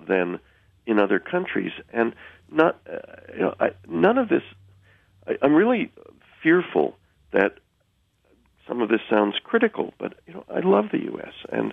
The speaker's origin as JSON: {"language": "English", "town": "Cambridge", "region": "Massachusetts", "country": "United States", "tie": "born or raised there", "said": "In Cambridge, Massachusetts."}